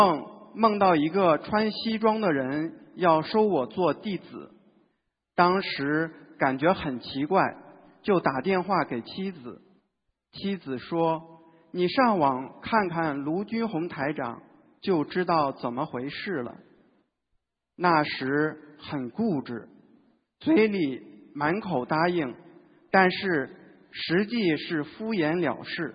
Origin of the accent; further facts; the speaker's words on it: Beijing, China; 我是2012年3月份妻子度我学习的心灵法门